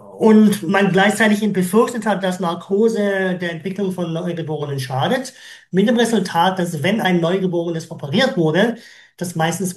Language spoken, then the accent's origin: German; Southern Germany, Germany